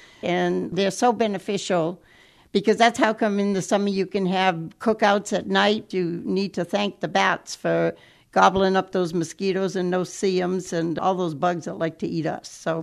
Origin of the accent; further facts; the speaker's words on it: Martha's Vineyard, Massachusetts, United States; Actually, I'm from Martha's Vineyard, Massachusetts. We're sort of a transplant.